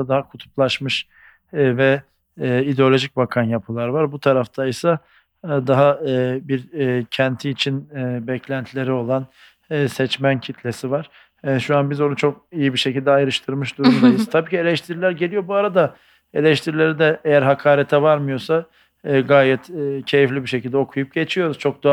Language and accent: Turkish; Ataşehir, Istanbul, Turkey; Çünkü tam bir Ataşehirliyim. Yani işte Bakkalköy mahallesinde oturuyorum. İş yerim orada.